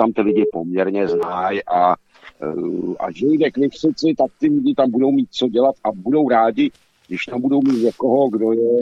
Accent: Prague, Czechia; Nevím, já bohužel jsem Pražák, takže to, no. Jako, ale žiju na okraji, takže tady se známe jako poměrně docela hodně, jo.

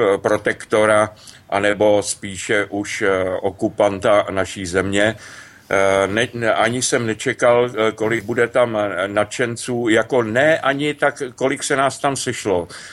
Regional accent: Ústí nad Labem, Ústí nad Labem Region, Czechia; born there; jsem narozený v Ústí roku 57 v noci

